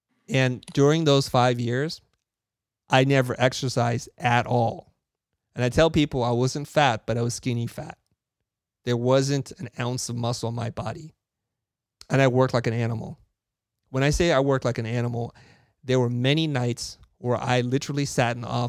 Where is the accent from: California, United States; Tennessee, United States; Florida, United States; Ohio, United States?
California, United States; San Jose; now in Los Angeles, United States; I grew up in San Jose. The majority of my extended family's in San Jose. I'm living in LA.